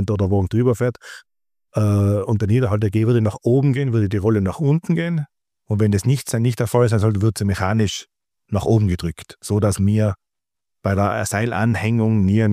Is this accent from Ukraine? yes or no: no; Austria; Bei uns in Österreich